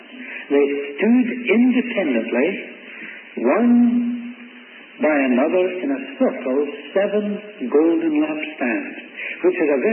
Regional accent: Scotland, United Kingdom; Now, I'm a Scot, and I didn't think that was fool value for my money.

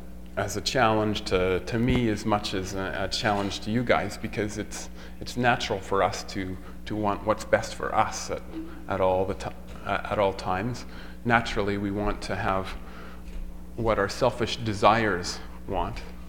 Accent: Boyle, Alberta, Canada; Where I grew up in Boyle, Alberta, we had a creek that ran through the yard.

